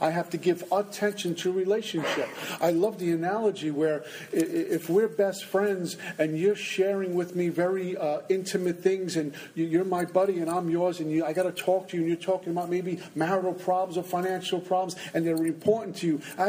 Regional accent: Brooklyn, New York, United States; You can tell I'm from Brooklyn, right?

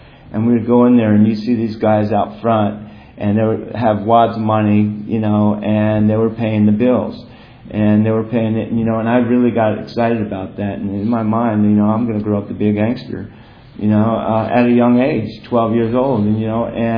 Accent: Kingston, New York, United States; born there; I was born in Kingston, New York. It's a small city in upstate New York.

